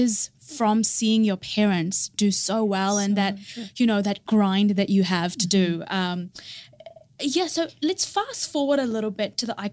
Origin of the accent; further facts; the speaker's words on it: India; because I'm Indian.